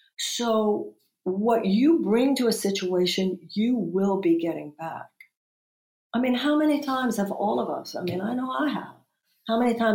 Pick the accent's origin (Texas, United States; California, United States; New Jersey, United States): Texas, United States; Houston; But I grew up in Houston.